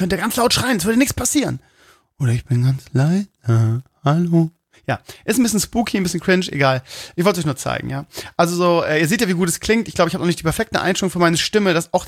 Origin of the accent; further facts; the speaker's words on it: Bremen, Germany; Ja, ich bin Bremer.